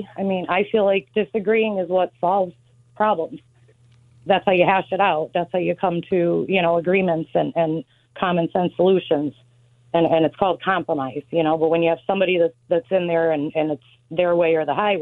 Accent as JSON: {"language": "English", "town": "Scranton", "region": "Pennsylvania", "country": "United States", "tie": "born or raised there", "said": "Okay, so I am born and raised in Scranton. I grew up in Southside. We currently live in Westside."}